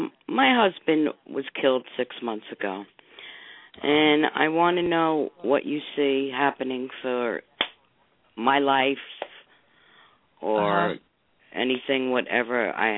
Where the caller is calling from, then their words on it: Trenton, New Jersey, United States; I'm calling from Trenton, New Jersey.